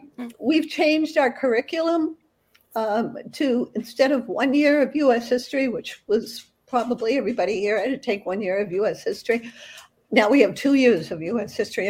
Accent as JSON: {"language": "English", "town": "Boston", "region": "Massachusetts", "country": "United States", "said": "But I do want to say something because I'm from the North End."}